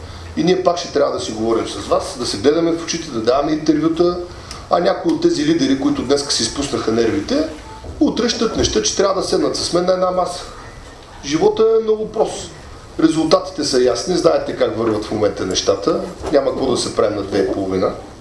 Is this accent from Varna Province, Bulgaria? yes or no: no; Plovdiv, Plovdiv Province, Bulgaria; Аз съм израснал в центъра на Пловдив